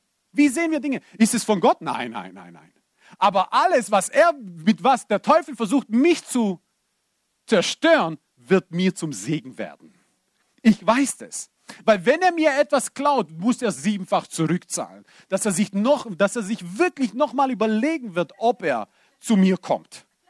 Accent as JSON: {"language": "German", "country": "Bosnia & Herzegovina", "said": "Ich bin Bosnier, irgendwo im Blut und im Herz."}